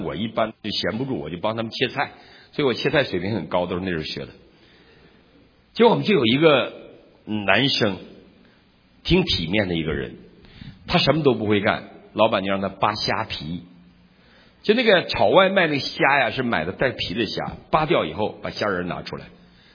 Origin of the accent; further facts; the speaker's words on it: Northeast China, China; 我们东北人那我们都大爷